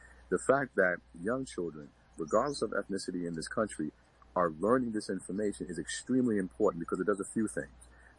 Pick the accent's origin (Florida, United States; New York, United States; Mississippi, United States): New York, United States; Bronx; also born or lived in Mount Vernon; young Black man growing up in this country, my father had to have some conversations with me. And I'm from the Bronx. Mm-hmm. Born in the Bronx, moved to Mount Vernon.